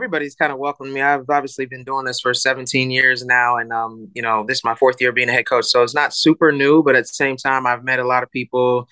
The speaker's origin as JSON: {"language": "English", "town": "Herndon", "region": "Virginia", "country": "United States", "tie": "born or raised there", "said": "be doing this in my hometown state is great."}